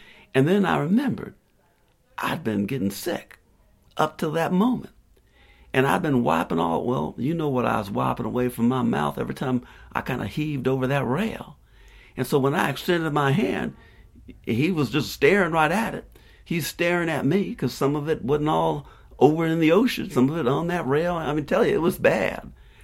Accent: South Carolina, United States; I'm from South Carolina. And in South Carolina, you don't have very many opportunities to get on a big ship like

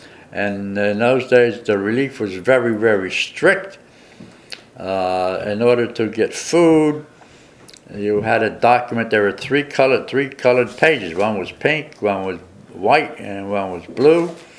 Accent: Paterson, New Jersey, United States; I grew up during the Great Depression

